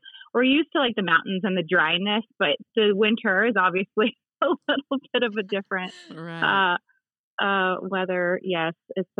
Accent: Scottsdale, Arizona, United States; I grew up actually in Scottsdale, Arizona. I was there. We moved out there when I was four. So I pretty much was raised in Scottsdale. And then we came out here in 2015.

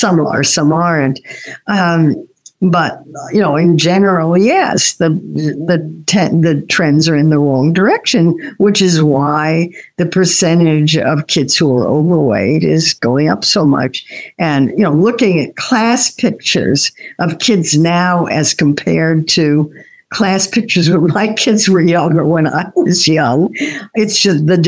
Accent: United States; We're American. We don't do seasons.

